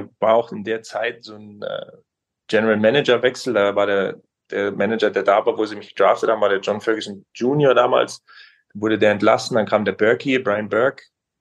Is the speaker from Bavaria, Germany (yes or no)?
no; Gelting, Schleswig-Holstein, Germany; also born or lived in Düsseldorf; Also von kleinen Gelting mit 1500 Einwohnern, wo ich aufgewachsen bin, dann erstmal nach Düsseldorf